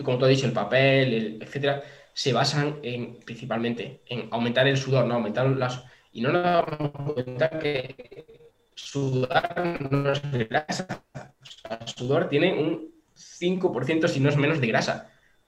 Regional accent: Córdoba, Andalusia, Spain; No, yo soy, bueno, de Córdoba.

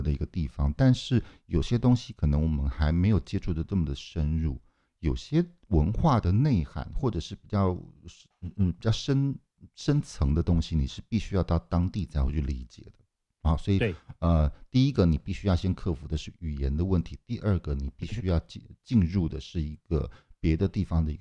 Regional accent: Taiwan; 因为我们从小在台湾长大的时候

